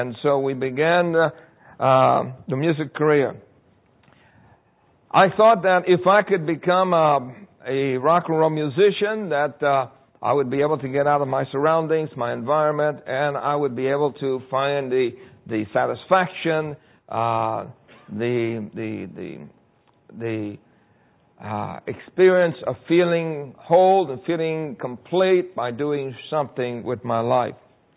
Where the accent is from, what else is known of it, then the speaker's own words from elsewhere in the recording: Puerto Rico; born there; When I was born in Puerto Rico, I was born in a place called El Fanguito. And that really means the mud place, the little mud place. And the reason why it's called El Fanguito is because it was a place that the poor people lived in.